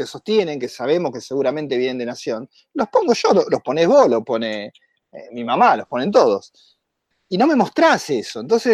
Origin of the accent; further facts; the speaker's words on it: Necochea, Buenos Aires Province, Argentina; Yo soy de Necochea, por eso lo conozco.